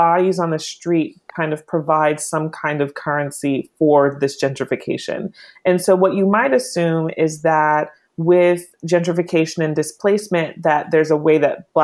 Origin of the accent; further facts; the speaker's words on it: California, United States; The Bay Area is a little different. I'm from the Bay Area, so I'm very familiar with what goes on there.